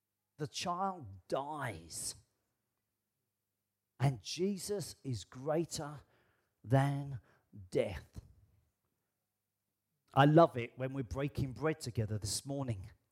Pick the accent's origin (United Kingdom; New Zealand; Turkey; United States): United Kingdom; I am British, and in case you don't know, we have a new king.